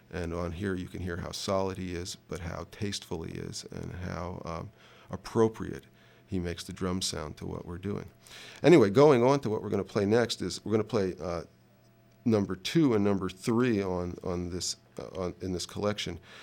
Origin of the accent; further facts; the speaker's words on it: New York, United States; when I was growing up in New York